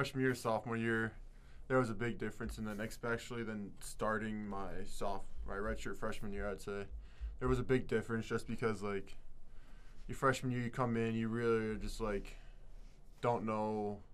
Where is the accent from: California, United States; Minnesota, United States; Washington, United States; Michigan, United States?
Minnesota, United States; also born or lived in Chicago; actually, like my whole family's from Chicago. We moved up from Chicago to Minnesota when I was younger, so I'm a Bears fan.